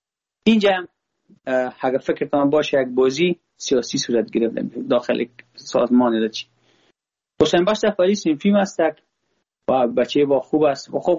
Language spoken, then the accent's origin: Persian; Afghanistan; ما خود ما افغان هستم.